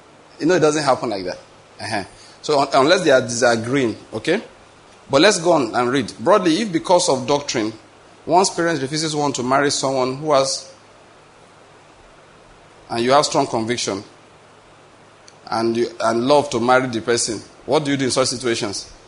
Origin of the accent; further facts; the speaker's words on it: Ondo, Nigeria; my wife is from Delta State, even though I'm from Ondo State.